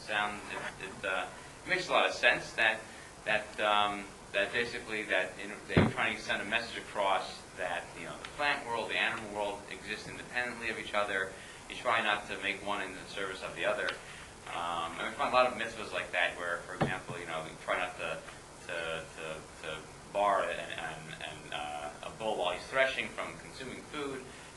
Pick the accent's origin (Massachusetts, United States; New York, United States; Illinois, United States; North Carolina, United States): New York, United States; New York City; born there; Yes, I was born in the U.S. I was born in New York City.